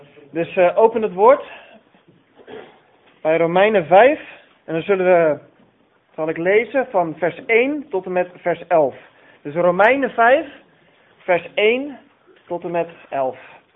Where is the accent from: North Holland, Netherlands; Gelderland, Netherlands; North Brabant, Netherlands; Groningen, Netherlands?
Gelderland, Netherlands; Harderwijk; now in Kazakhstan; Ondanks dat ik geboren en getogen ben in deze contraien, ik kom uit Harderwijk, woon ik inmiddels niet meer in Harderwijk. Maar woon ik, zoals jullie misschien al gehoord hebben, in Kazachstan